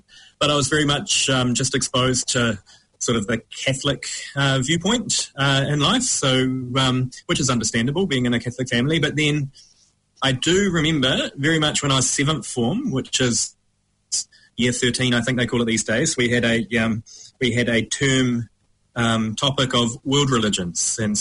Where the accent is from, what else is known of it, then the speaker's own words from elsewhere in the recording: Christchurch, Canterbury, New Zealand; I was brought up in Christchurch, which is not very multicultural anyway, and is quite conservative.